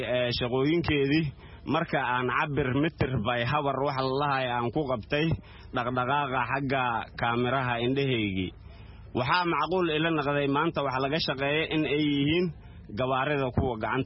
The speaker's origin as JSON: {"language": "Somali", "town": "Mogadishu", "region": "Banaadir", "country": "Somalia", "said": "Waxaan ka imid magaalada Muqdisho, qaasatan degmada Madiino"}